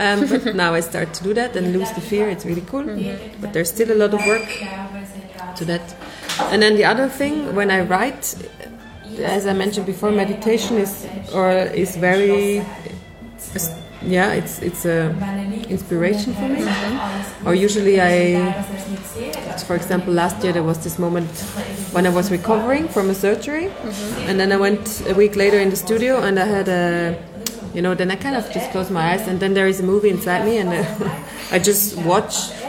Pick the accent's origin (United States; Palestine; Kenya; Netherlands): Palestine; it's true, we come from Palestine.